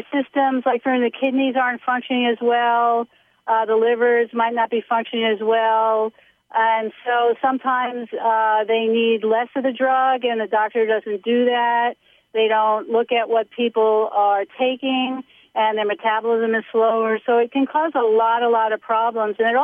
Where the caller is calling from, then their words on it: Massachusetts, United States; I'm sitting in the parking lot of Mass General Hospital in Massachusetts.